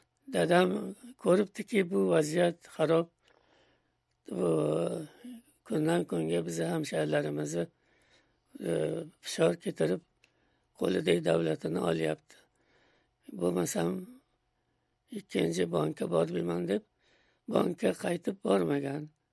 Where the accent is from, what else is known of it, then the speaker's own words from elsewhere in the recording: Andijan, Andijan Region, Uzbekistan; born there; moved away; Andijon shahrida tug'ilganman va 1930 yilda O'zbekistondan chet mamlakatlariga muhojir bo'lib chiqqanmiz.